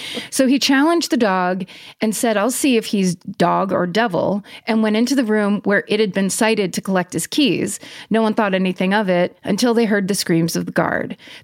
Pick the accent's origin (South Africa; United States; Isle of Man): Isle of Man; I grew up on the Isle of Man, I know where that is, which is the tiny spit of land between England and Ireland